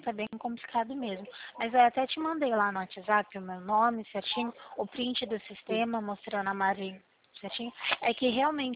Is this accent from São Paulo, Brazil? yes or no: yes; Limeira, São Paulo, Brazil; meu DDD também é 19, que eu sou aqui de Limeira.